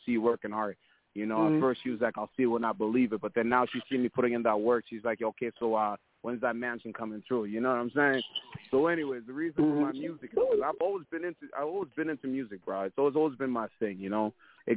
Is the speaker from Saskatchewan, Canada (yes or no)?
no; Toronto, Ontario, Canada; also born or lived in Zimbabwe; Now, as far as where I come from, I originated from a country called Zimbabwe, Africa. It's way, way, way in the central part of the world. But then I grew up in Toronto.